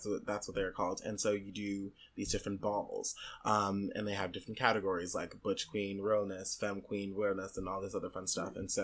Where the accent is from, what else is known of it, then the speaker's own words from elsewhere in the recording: Jamaica; Like, I want to represent the heritage that I've grown up to know and love, even if it, you know, being Jamaican, even if that necessarily doesn't agree with me